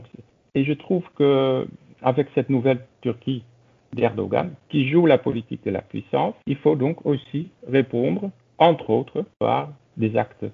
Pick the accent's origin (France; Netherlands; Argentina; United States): Netherlands; French is a second language; Pour nous autres, disons, Européens de l'Ouest, moi, je suis néerlandais, comme vous l'entendez